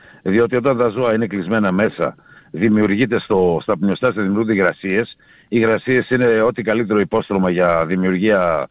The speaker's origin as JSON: {"language": "Greek", "region": "Thessaly", "country": "Greece", "said": "Εγώ είμαι από τη Μαγνησία."}